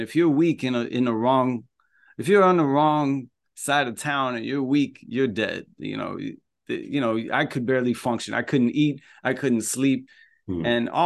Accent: Chicago, Illinois, United States; I'm from Chicago area, and I was into music real heavy

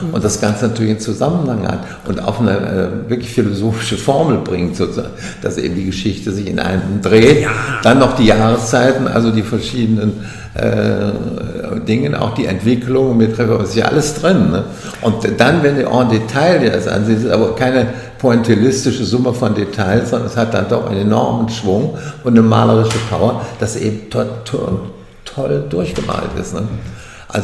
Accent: Aachen, North Rhine-Westphalia, Germany; ich komme nur aus Aachen

